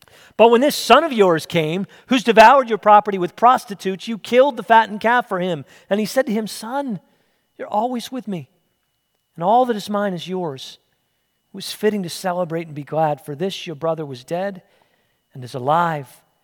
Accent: Philadelphia, Pennsylvania, United States; Growing up in Philadelphia at my age, one of the local sports heroes was Allen Iverson.

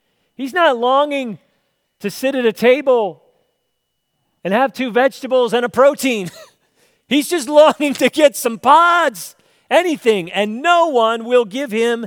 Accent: Philadelphia, Pennsylvania, United States; Growing up in Philadelphia at my age, one of the local sports heroes was Allen Iverson.

